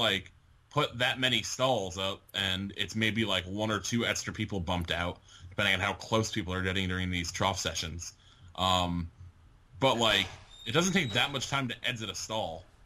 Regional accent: Connecticut, United States; And they're from my home state. I've been to Yale. I've like worked in New Haven before.

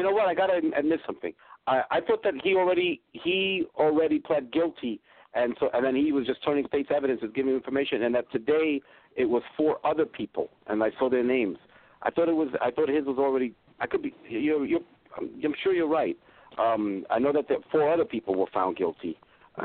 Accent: New York, United States; I grew up in Washington Heights, con Puerto Ricano y Afroamericano. I represented East Harlem, which is black and Puerto Rican.

